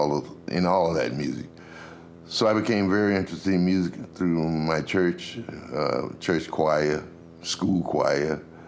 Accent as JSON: {"language": "English", "town": "Florence", "region": "South Carolina", "country": "United States", "tie": "born or raised there", "said": "I'm from South Carolina. Okay. Florence, South Carolina."}